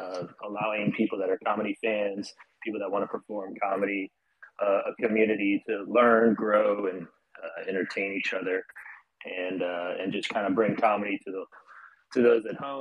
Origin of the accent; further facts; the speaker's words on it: United States; now in Romania; I'm from America, and I live and perform in Romania.